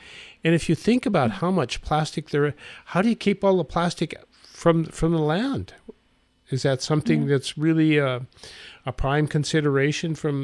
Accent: Montana, United States; here's a place that's more akin to my home country of Montana and the great state of Jefferson.

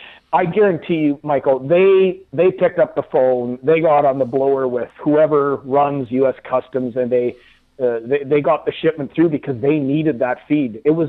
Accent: Saskatchewan, Canada; Now, I grew up in Saskatchewan. I can tell you, we don't grow corn up in Saskatchewan.

